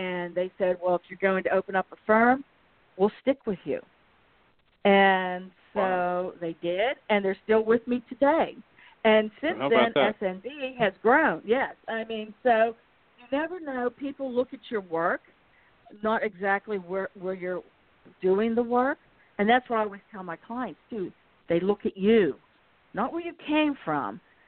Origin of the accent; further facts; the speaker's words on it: Pittsburgh, Pennsylvania, United States; see what does my hometown, Pittsburgh, have to offer me.